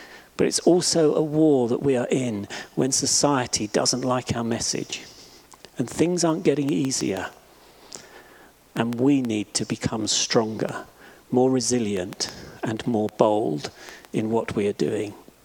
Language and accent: English; England, United Kingdom; I said, "Yeah, I'm English."